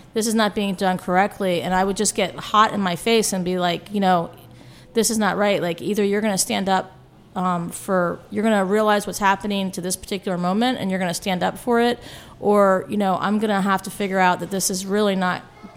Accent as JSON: {"language": "English", "town": "Arlington", "region": "Virginia", "country": "United States", "tie": "born or raised there", "said": "In Arlington. So we did."}